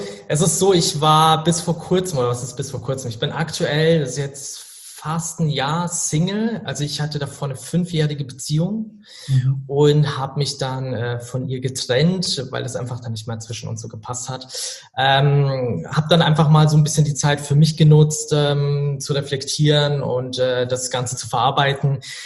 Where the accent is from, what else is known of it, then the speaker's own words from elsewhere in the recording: Regensburg, Bavaria, Germany; Also ich komme tatsächlich aus Regensburg